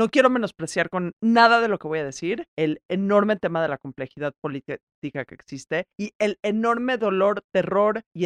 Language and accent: Spanish; Mexico; yo vivo en México, soy mexicana, me voy a quedar a vivir en México